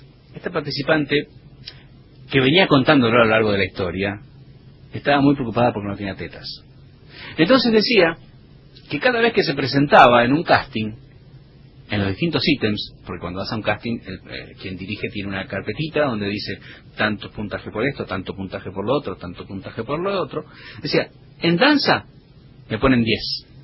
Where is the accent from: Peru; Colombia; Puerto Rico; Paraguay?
Puerto Rico; San Juan; vengo de San Juan de Puerto Rico, de donde vengo no hay frío, no hay trineos.